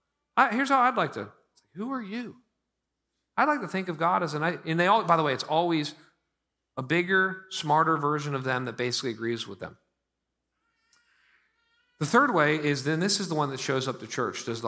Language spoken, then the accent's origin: English; Pittsburgh, Pennsylvania, United States; I'm from Pittsburgh.